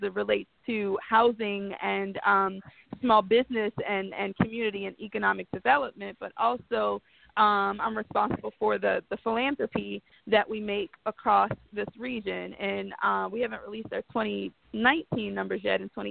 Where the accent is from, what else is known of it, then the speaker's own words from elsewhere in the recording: Baltimore, Maryland, United States; the things that I saw as a girl growing up in West Baltimore became assets